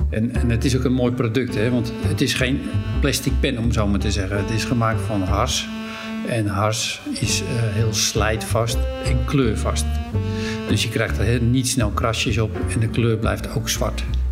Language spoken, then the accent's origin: Dutch; Hem, North Holland, Netherlands; mijn ouders hadden toen de tijd in een heel klein plaatsje in Hem. Ja, vlakbij Venhuizen, misschien iets bekender. Daar ben ik ook geboren in Hem.